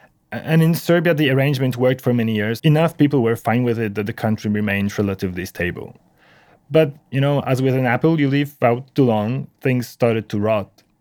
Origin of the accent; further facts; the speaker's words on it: Poland; my home country Poland